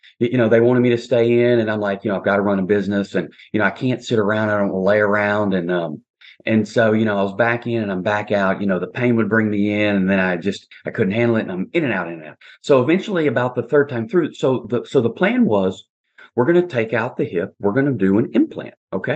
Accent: the South, United States; so I'm originally from the South, and I stayed around there until I graduated from college, and then I moved over to Dallas

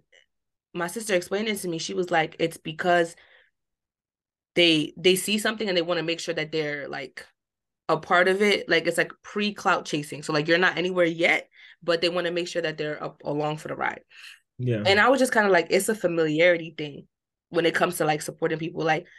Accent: New Jersey, United States; I'm from Jersey, like from the New York, New Jersey area, right?

